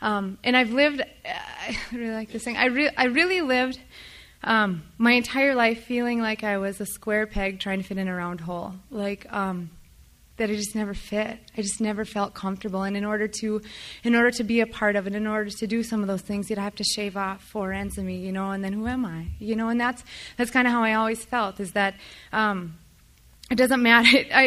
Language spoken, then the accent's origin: English; Minot, North Dakota, United States; born there; although I will say I was born in Minot on Normal Street.